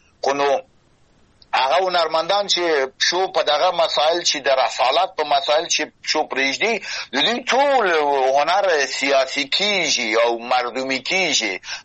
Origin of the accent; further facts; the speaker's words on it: Afghanistan; زه یو انسانیم په افغانستان کې پیدا سوم او غت سوم